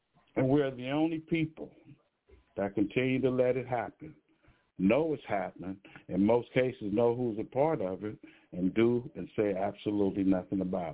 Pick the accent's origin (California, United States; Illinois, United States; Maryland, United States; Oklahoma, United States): California, United States; Oakland; I have never seen my hometown city with less than 10% black citizens living in the city. Yet we're still going there for some reason, to the point where Oakland is three times the murder rate